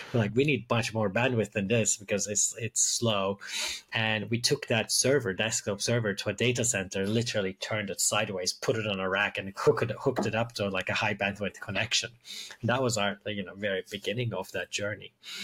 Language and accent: English; Turkey; moved away as an adult; also born or lived in United States; I grew up in Turkey. And then went to school, went to university in the States